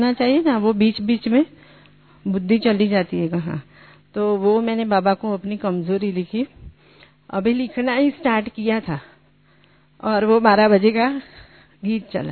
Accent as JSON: {"language": "Hindi", "town": "Mumbai", "region": "Maharashtra", "country": "India", "said": "और ये मैं कांदिवली मुंबई से हूँ"}